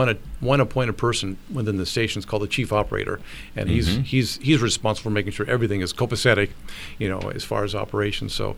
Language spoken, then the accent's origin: English; Seattle, Washington, United States; And growing up in Seattle, in my case, you know, I thought we had some great stations there.